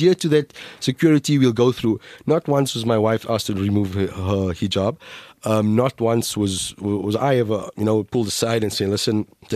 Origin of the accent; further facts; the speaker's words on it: Alexandra, Gauteng, South Africa; I grew up in a part of South Africa. Dory must have told you I was born in Alexandra Township.